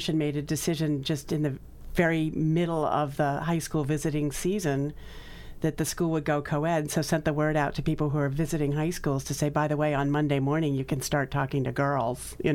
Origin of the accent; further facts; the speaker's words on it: Waltham, Massachusetts, United States; also born or lived in Dedham; From here. I'm from the Boston area.